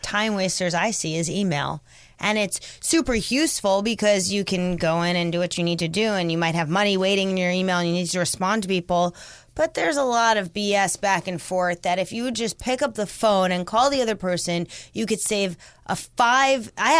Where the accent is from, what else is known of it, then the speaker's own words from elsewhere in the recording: New York, United States; I'm from New York, but hey.